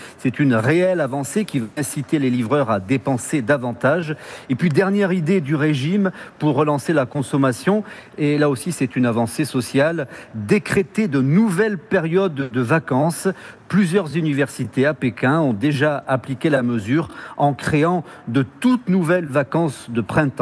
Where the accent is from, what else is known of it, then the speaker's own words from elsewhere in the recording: France; now in China; Ici en Chine, ça ne fonctionne pas. Pas comme chez nous en France